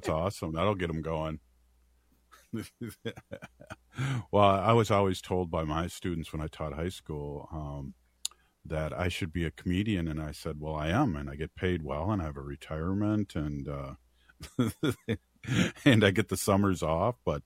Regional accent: Minnesota, United States; Yeah, I'm so Minnesotan, I say roots.

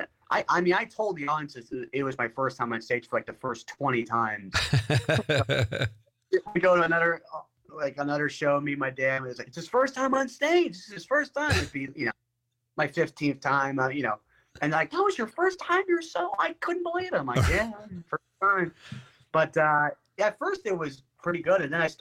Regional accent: St. Charles, Illinois, United States; That's from St. Charles, also my hometown.

